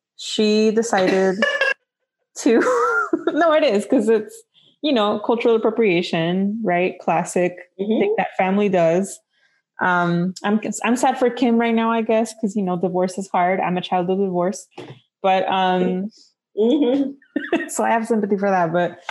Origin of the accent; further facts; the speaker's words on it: Jalisco, Mexico; because we're from Jalisco, and tequila, right. Jalisco is like a couple hours from where I was born.